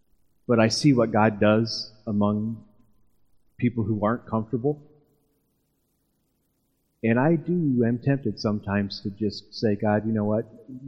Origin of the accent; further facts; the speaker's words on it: Wyoming, Illinois, United States; I grew up in Wyoming, Illinois, and there was a hog farm just east of the church.